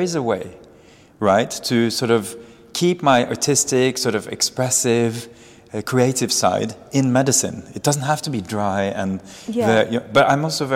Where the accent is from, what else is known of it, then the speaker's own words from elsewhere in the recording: Norway; also born or lived in Dubai, United Arab Emirates; I studied in Oslo. But I grew up partly in Dubai and partly, I'm half Norwegian and half Lebanese, and I grew up in Dubai and in Norway. And I studied medicine in Oslo.